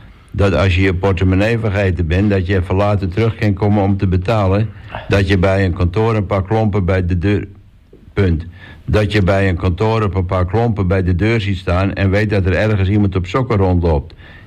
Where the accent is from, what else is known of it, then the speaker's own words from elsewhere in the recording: Nuenen, North Brabant, Netherlands; also born or lived in 's-Hertogenbosch; Ik ben van origine een Brabantse. Ik ben geboren in de Bos en ik ben op mijn 7e met mijn oude lui en broer en zus verhuisd naar Nuenen, vlakbij Eindhoven. Daar heb ik gewoond tot op mijn 19e op tot ik op mijn 19e op kamers ging.